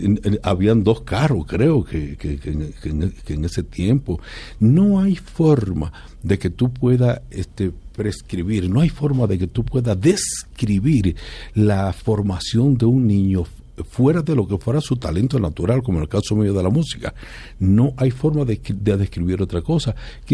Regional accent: Altamira, Puerto Plata, Dominican Republic; yo soy de un pueblecito de 37,000 habitantes. Yo creo que Altamira es uno de los municipios más pequeños que tiene Puerto Plata, que es una provincia de República Dominicana.

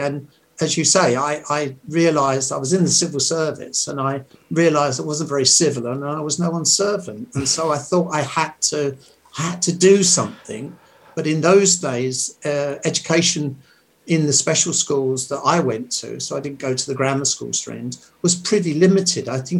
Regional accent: London, United Kingdom; in Hackney, where I grew up in London

